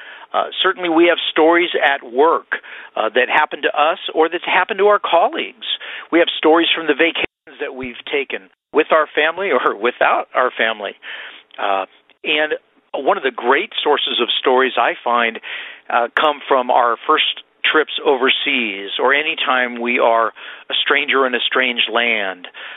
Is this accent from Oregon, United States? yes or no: no; Berkeley, California, United States; I grew up in Berkeley.